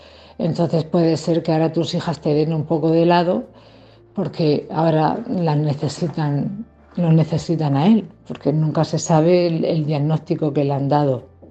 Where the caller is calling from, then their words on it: Cartagena, Region of Murcia, Spain; de Cartagena.